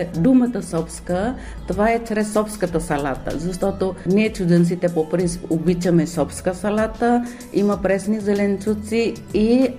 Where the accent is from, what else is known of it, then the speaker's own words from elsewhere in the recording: Indonesia; Bulgarian is a second language; now in Bulgaria; Защото аз идвам от Индонезия, транзит в Малезия